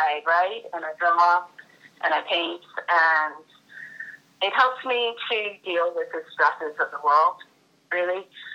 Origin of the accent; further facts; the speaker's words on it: New York, United States; now in Mazatlan, Mexico; I'm originally from New York.